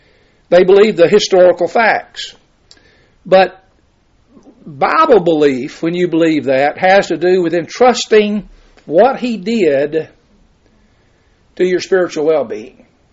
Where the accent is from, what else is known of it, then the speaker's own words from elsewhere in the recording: the South, United States; My grandkids, the gospel. I'm from the South.